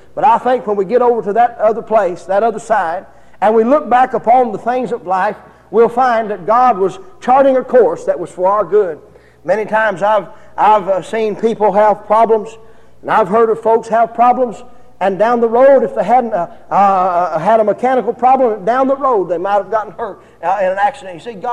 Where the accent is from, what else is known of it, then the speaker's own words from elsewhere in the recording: United States; born there; I thank Him that I was born in America. I thank Him that I was born where I was born, when I was born.